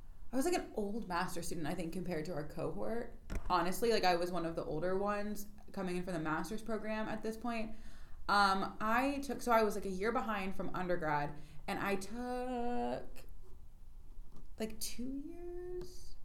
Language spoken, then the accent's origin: English; Ohio, United States; And then I went to the University of Akron, which is like 45 minutes, an hour from my hometown.